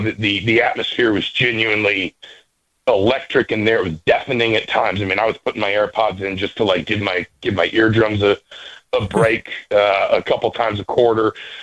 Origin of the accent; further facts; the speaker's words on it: Atlanta, Georgia, United States; I'm a Braves fan. I grew up in Atlanta.